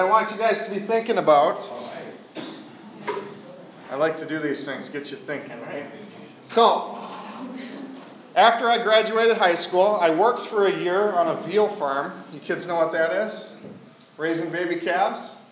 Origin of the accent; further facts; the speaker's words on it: Wisconsin, United States; And growing up in Wisconsin, you know, you don't realize how much the mountains, it takes effort to hike through mountains and stuff instead.